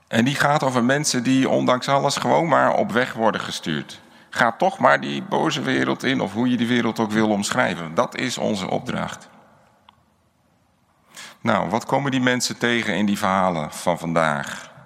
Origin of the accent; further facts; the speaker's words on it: Amsterdam, North Holland, Netherlands; Ja, ik kom uit Amsterdam